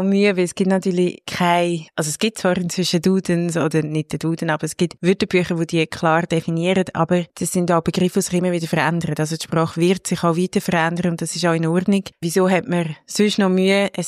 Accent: Willisau, Lucerne, Switzerland; ich komme aus Willisau

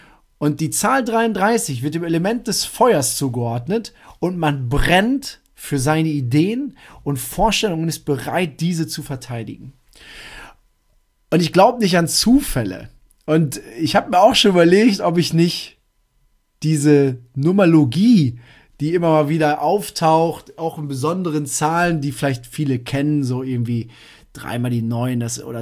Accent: North Rhine-Westphalia, Germany; Ich komme aus Münsterland

